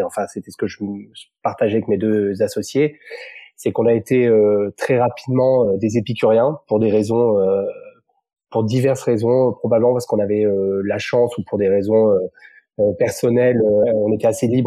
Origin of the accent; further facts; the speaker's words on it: Montpellier, Occitanie, France; born there; Donc en fait, je suis né à Montpellier comme mes deux business partners.